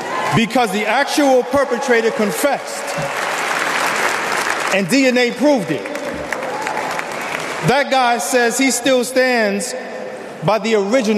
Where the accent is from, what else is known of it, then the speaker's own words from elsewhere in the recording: Harlem, New York, United States; A New York City councilman representing my hometown of Harlem. That's right. Representing my hometown of Harlem, USA.